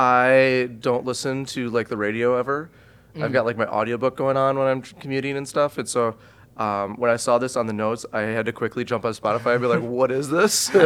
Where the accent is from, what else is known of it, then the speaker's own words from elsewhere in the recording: Wisconsin, United States; This is in Wisconsin. Yeah, so I grew up in Wisconsin. So it'd be, I have 32 cousins.